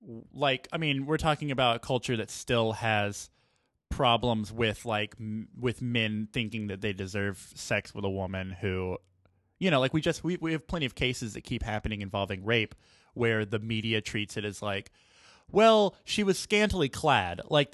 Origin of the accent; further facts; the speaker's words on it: Texas, United States; Because I'm from Texas, and so we just went through that whole bill thing with Wendy Davis doing the filibuster and everything.